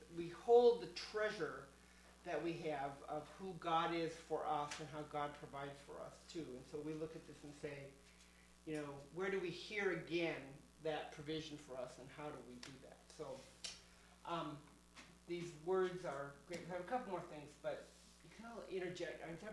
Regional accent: Seattle, Washington, United States; I mean, I'm from Seattle, so it's really easy to, easy is the wrong word.

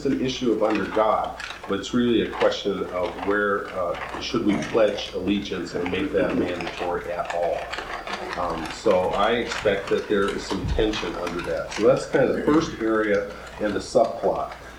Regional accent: Boise, Idaho, United States; I grew up in Boise, Idaho. I went second grade through college in Boise, Idaho. And I grew up in a pretty blue-collar family.

